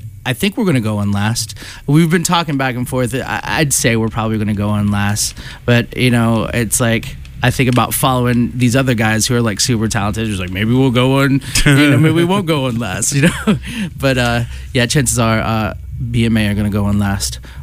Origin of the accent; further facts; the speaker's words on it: West Virginia, United States; I grew up in West Virginia